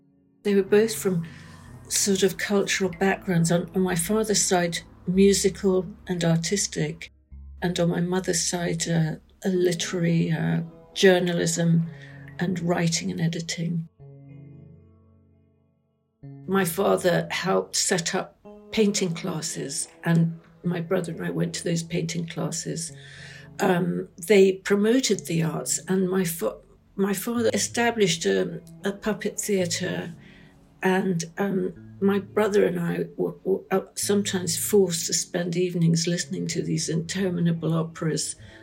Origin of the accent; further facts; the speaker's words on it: Nairobi, Kenya; Growing up in Kenya Kenya is a truly magical country with so many different climate zones.